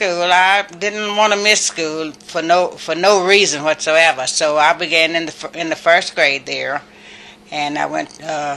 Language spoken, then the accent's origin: English; Georgetown, Texas, United States; I was born and raised here in Georgetown, in the Berry Creek area.